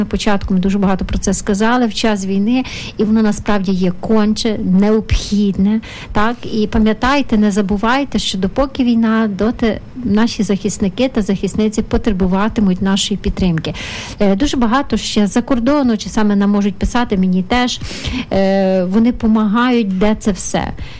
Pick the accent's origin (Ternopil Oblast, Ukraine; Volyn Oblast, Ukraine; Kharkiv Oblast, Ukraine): Ternopil Oblast, Ukraine; Ternopil; also born or lived in Kyiv; Тернопіль. Ну, як я можу про файне місто інакше сказати? Це найкраще місто. Та, це моє рідне місто. Я колись, знаєте, хоч в Києві мешкала довший час